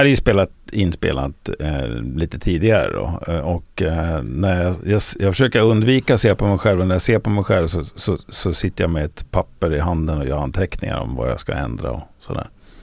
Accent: Östersund, Jämtland County, Sweden; Född och uppvuxen i Östersund.

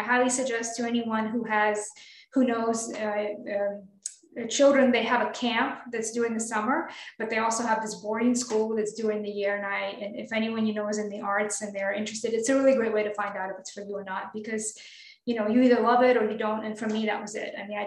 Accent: Moscow, Russia; English is a second language; So I grew up in Moscow, Russia. I'm Russian and big city girl.

